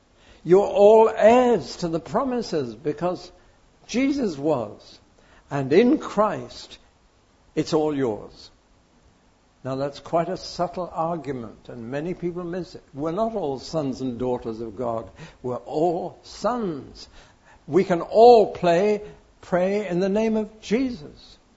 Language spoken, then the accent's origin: English; United Kingdom; I'm still British